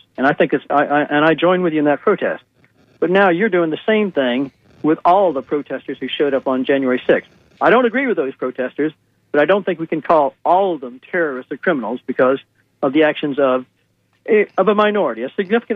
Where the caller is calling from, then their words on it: Sarasota, Florida, United States; Great. I just want to say … from Sarasota, and I'm a big supporter of your show.